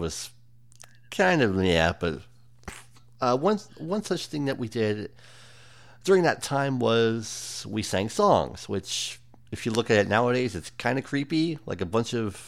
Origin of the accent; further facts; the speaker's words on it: California, United States; Okay. Well, first I'll preface this with a tale from my youth growing up in California.